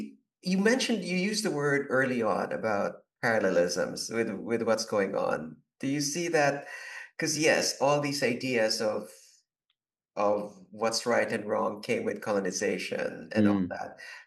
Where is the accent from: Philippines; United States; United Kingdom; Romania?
Philippines; I'm from the Philippines